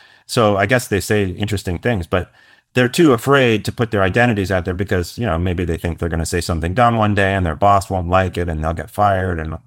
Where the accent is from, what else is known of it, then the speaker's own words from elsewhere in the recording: Canada; Yeah, like I'm Canadian.